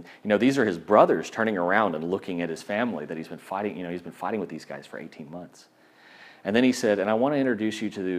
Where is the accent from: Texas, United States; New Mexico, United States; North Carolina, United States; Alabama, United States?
Texas, United States; Which, as a Texan who likes a 10-foot tall privacy fences, that's kind of awkward